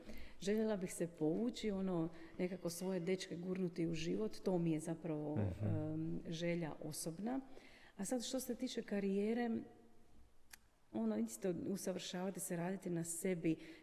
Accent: Zadar, Zadar County, Croatia; Zadar je moj rodni grad. Zadar je grad koji me ono apsolutno obilježio kao srednju školku.

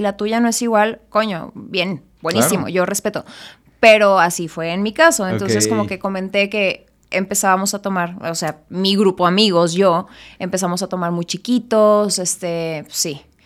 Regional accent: Chihuahua, Mexico; oye, yo soy de Chihuahua, o sea, yo sé que esto, así no son las cosas

